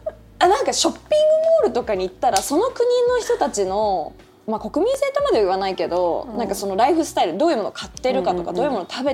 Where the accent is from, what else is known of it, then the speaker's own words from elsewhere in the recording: Tokyo, Japan; ごめんなさいね、私東京で育っちゃったもんで